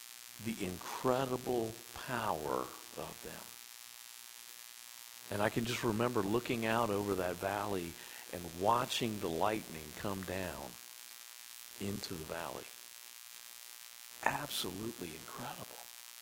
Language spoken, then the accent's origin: English; Chesapeake Bay, United States; I grew up on the Chesapeake Bay, and I loved looking out over the bay and seeing the storms come across the bay.